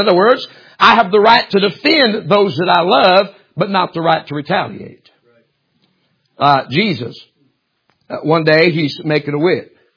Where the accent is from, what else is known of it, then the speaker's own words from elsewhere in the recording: United States; But I'm also an American.